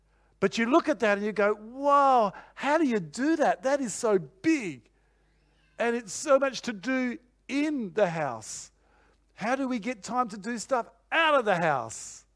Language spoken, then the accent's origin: English; Australia; I said, no, up here, I'm being an Australian who's very tall.